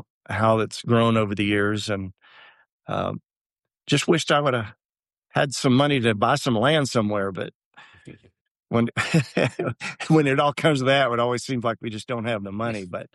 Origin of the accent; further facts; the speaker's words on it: Arlington, Texas, United States; I think the Arlington Soccer Association formed in 1970, and I grew up in Arlington. Played all the way through high school, and they actually played in college in Lubbock, Texas, for Texas Tech.